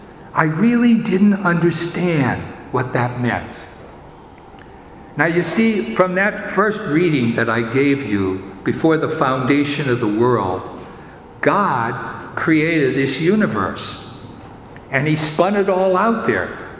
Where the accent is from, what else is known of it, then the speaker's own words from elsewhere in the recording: Wilkes-Barre, Pennsylvania, United States; born there; I was born on June the 13th, 1928, in Wilkes-Barre, Pennsylvania.